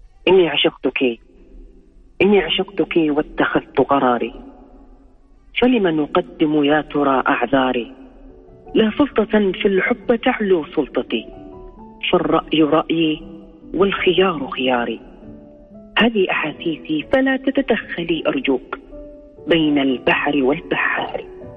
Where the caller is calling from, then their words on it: Jeddah, Makkah Province, Saudi Arabia; حياكم الله من جدة